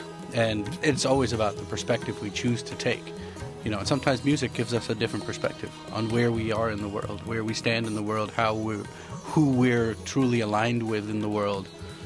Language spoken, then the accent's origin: English; New York, United States; growing up in Queens or in Long Island, basically in a predominantly white Jewish neighborhood, you know, there was really no context for an Indian immigrant back then, I think.